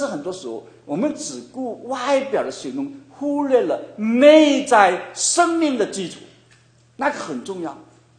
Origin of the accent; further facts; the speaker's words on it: Guangdong, China; 我们广东人说你很少拿出你的心来去对一个人或做一个事情。